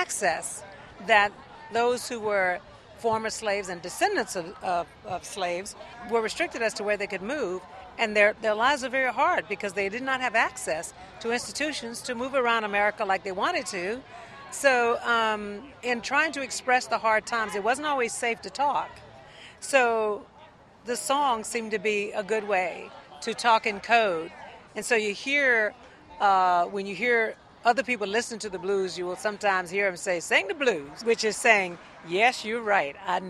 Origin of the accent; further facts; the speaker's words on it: Maringouin, Louisiana, United States; Yes, I was born in Louisiana. I was born on the bayou in Maringouin, Louisiana, which is 25 miles west of Baton Rouge.